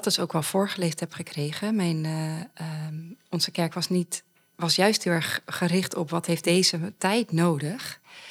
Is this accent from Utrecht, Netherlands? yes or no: yes; Zeist, Utrecht, Netherlands; also born or lived in Breda / Alphen; Ik ben in Breda geboren. Daar heb ik 1 jaar gewoond. Toen daarna in Alphen 5 jaar. Toen in Zeist het meeste deel van mijn leven.